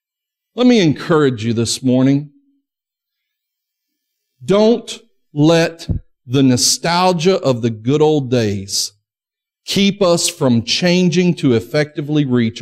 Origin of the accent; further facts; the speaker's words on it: Springdale, Arkansas, United States; You know, I remember the good old days of growing up in Springdale. And I lived on McRae Avenue.